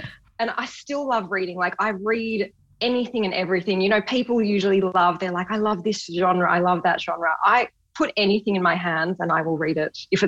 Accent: South Fremantle, Western Australia, Australia; I am a local, yes. I grew up in Western Australia, in South Fremantle. But I left as soon as I finished high school. I was out of here, and I've spent a long time living in other parts of Australia and all over the world.

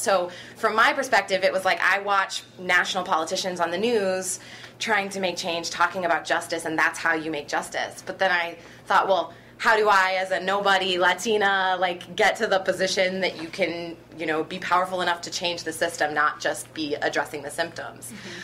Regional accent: Texas, United States; Yeah, thanks. I grew up in Texas. I grew up in a really patriotic family. My mom's an Army officer. But also I'm biracial

